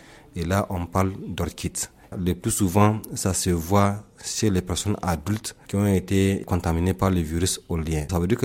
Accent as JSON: {"language": "French", "country": "Niger", "said": "Chez nous, au Niger, pas encore."}